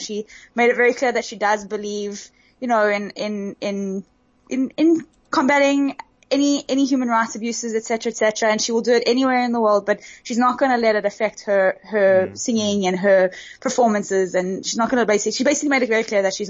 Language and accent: English; South Africa; now in Jerusalem, Israel; I'm South African